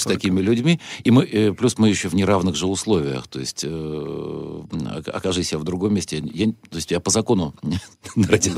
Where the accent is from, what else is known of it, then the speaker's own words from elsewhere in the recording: Russia; И я предполагаю, что, ну, ко мне также будут относиться, раз я из России.